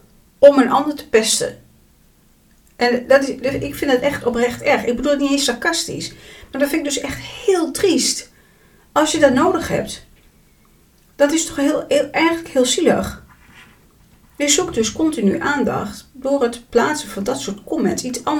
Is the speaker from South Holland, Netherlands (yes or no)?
no; Overijssel, Netherlands; accent: Twents; En er was één iemand die had een comment geplaatst met iets over mijn Twentse accent.